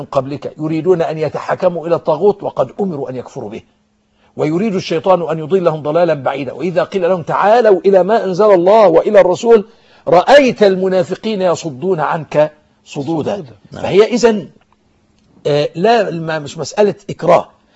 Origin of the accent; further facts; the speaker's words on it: Egypt; وهو إن أنا مواطن مصري حافظ على الوقت